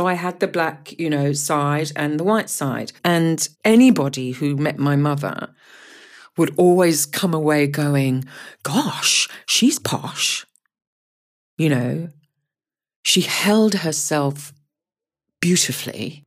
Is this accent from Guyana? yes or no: yes; Guyana; born there; I am biracial. So my father was black and my mother was white. I was born in South America, in Guyana. My father was Guyanese and my mother was British.